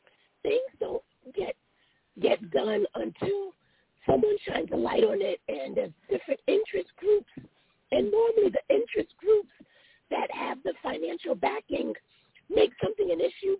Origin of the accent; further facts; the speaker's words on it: Queens, New York, United States; I grew up in South Jamaica, Queens, and what he's experiencing in Burger King, I would experience with the local Chinese food stores, with the corner bodegas.